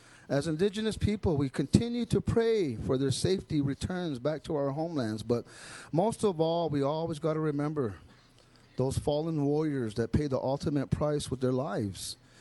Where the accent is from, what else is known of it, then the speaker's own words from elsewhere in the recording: Zia Pueblo, New Mexico, United States; I am from Zia Pueblo, and I'm also affiliated with the Pueblo of Jemez Pueblo.